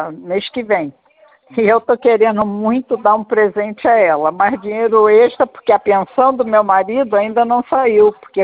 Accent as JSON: {"language": "Portuguese", "region": "Rio de Janeiro", "country": "Brazil", "also_born_or_lived": "Florianópolis", "said": "aí eu vim para o Rio, que eu sou carioca"}